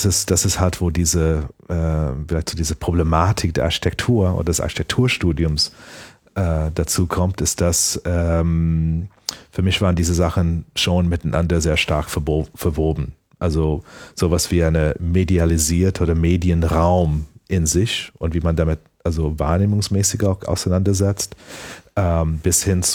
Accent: Canada; now in Germany; dass ich bin ja fast sozusagen so reingefallen als Kanadier in diese komische Situation in Ostdeutschland

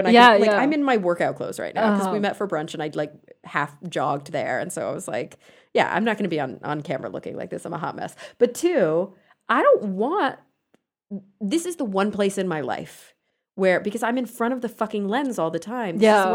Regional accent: Texas, United States; because I spent a week there, I grew up in Texas, and I felt especially like Perth

